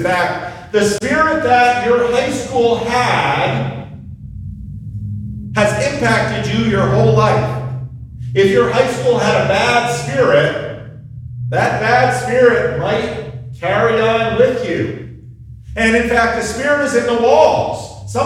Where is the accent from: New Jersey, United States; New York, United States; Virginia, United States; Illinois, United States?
New York, United States; When I was growing up outside New York City is often called the Big Apple.